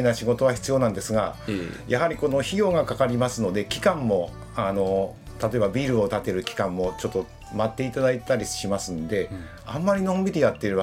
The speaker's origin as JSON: {"language": "Japanese", "region": "Shizuoka", "country": "Japan", "said": "私はですね、はい、実は京都とは関係なくて静岡県の出身でして。"}